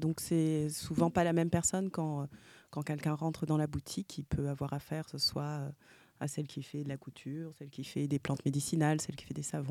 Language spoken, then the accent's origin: French; Côte d’Ivoire; Je suis ivoirienne et on est allé vivre un an et demi en Côte d'Ivoire avec Thomas.